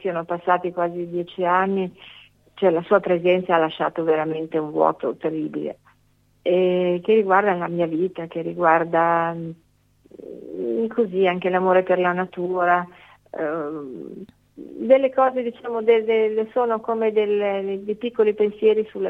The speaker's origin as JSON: {"language": "Italian", "town": "Monza", "region": "Lombardy", "country": "Italy", "said": "io sono di Monza, abitavo a Monza in una casa tra la Villa Reale e l'ingresso del parco, con dei balconi molto grandi."}